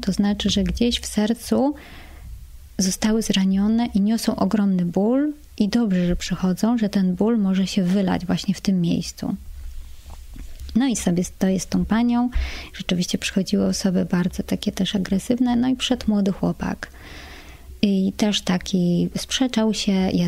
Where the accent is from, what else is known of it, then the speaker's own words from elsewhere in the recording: Warsaw, Masovian Voivodeship, Poland; I jestem z Warszawy